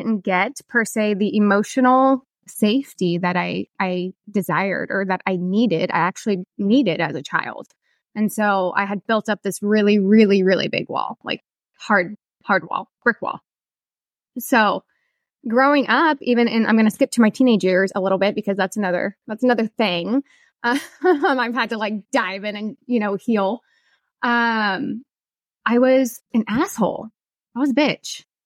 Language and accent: English; Missouri, United States; So I grew up in Missouri. I live in the Midwest.